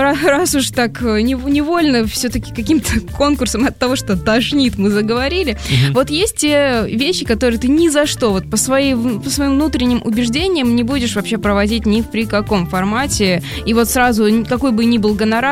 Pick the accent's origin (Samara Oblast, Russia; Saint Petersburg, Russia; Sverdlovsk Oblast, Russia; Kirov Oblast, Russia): Samara Oblast, Russia; Я из Самарской области, в общем, можем говорить про провинцию.